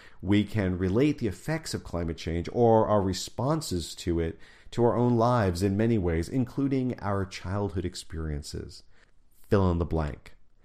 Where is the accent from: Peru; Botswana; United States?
Peru; moved away; I'd been moved by impoverished children in my hometown in Peru. When my widowed mother remarried, our family began living and traveling in various continents